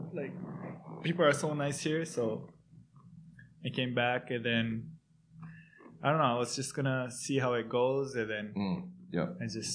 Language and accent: English; Japan; I'm from Japan, but both of my parents are come from families of immigrants.